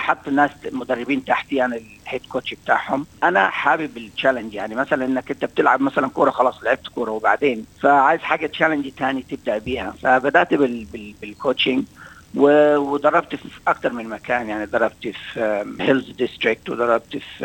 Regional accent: Egypt; now in Australia; أنا مهاجر من مصر، فطبعا الخلفية بتاعتنا طبعا المصريين أغلبها كرة قدم

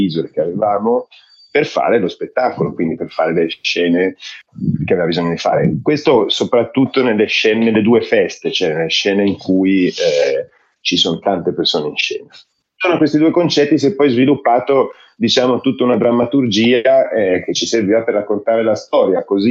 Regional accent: Milan, Lombardy, Italy; born there; Io sono nato a Milano e quando io ero bambino mia madre lavorava interna alla Scala.

